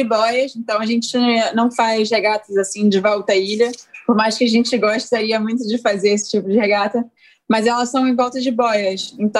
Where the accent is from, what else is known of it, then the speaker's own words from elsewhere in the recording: Niterói, Rio de Janeiro, Brazil; Bom, eu nasci aqui em Niterói, no Rio de Janeiro. E sempre cresci circundada por água aqui.